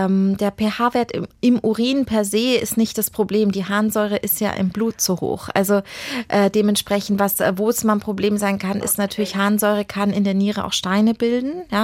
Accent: Bavaria, Germany; weil so ich bin ja auch aus Bayern.

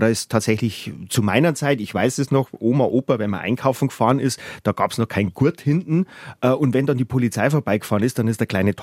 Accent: Bavaria, Germany; ich bin auf dem Land groß geworden. Und egal, ob das jetzt in Passau war oder später bei meinen Eltern in Freilassing

